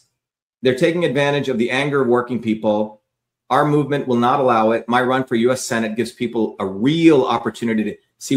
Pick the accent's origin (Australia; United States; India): India; I grew up in India, which has a fucking caste system where based on where you're born, your life is dictated.